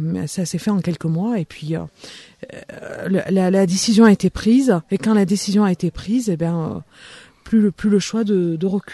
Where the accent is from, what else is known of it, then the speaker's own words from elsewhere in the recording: Langogne, Occitanie, France; born there; also born or lived in Lyon; Langogne, apparemment on y revient, et voilà pourquoi je suis revenue, et j'ai la chance de pouvoir travailler avec ma passion et là où je suis née, à Langogne.